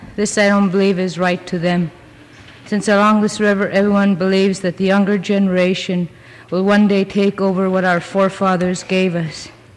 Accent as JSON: {"language": "English", "town": "Hughes", "region": "Alaska", "country": "United States", "said": "I'm from Hughes."}